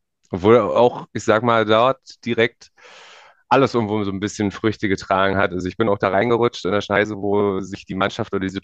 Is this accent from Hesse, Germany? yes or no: no; Eberswalde, Brandenburg, Germany; Ich bin 27 Jahre und ich komme aus Finusch. Das ist ein Stadtteil in Eberswalde, Nähe Berlin. Also in dem Landkreis Barnim